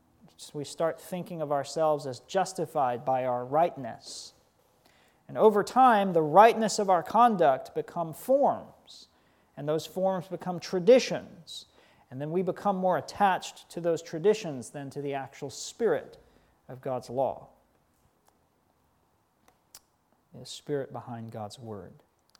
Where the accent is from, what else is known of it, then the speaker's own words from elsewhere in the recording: United States; I'd spent a lot of time in the church, and I grew up in the States.